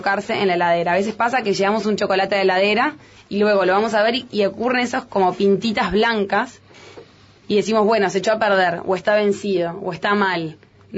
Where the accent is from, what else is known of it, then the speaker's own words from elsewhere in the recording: Uruguay; Yo aún siendo uruguaya y estando acostumbrada a lo que es el mate